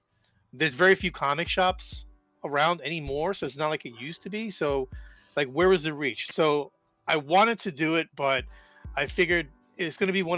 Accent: Brooklyn, New York, United States; accent: Brooklyn; my wife, when she met me, she was like, oh, you have this weird Brooklyn accent, like water. I'm like, I never hear that. But yeah, I guess I have an accent.

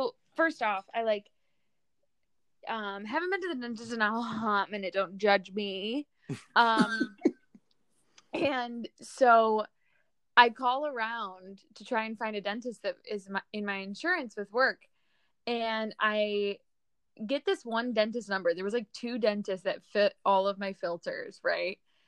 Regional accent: Brooklyn, New York, United States; You're on like the Upper East Side right now. And like, yeah. I'm from Brooklyn."

